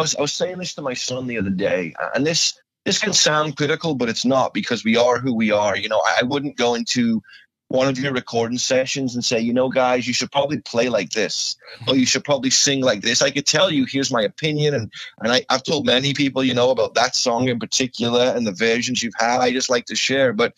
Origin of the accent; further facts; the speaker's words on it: Liverpool, North West England, United Kingdom; And so it's, you know, and I'm from Liverpool.